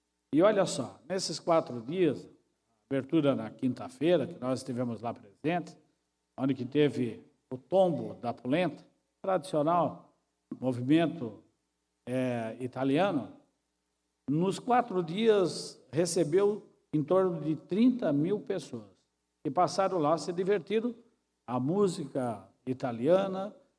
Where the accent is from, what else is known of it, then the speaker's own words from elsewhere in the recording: Guaramirim, Santa Catarina, Brazil; E a gente nunca esquece a terra onde que eu nasci, onde que nós nascemos. Guaramirim é minha terra natal, sempre vai ser